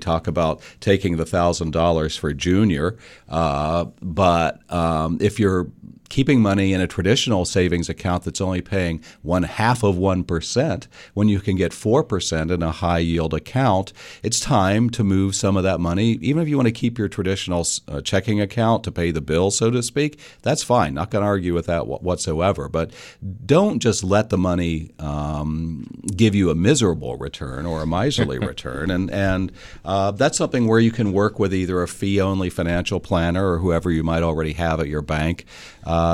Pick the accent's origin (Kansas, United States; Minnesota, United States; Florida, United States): Kansas, United States; My friends in my hometown of Kansas produced a coffee brand in my name.